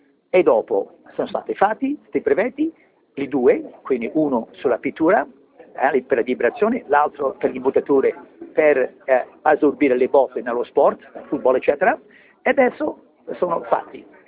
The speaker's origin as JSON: {"language": "Italian", "country": "Canada", "tie": "born there", "second_language": "Italian", "said": "Ma prima ho due nonni italiani, per cominciare, quindi sono nato in Canada"}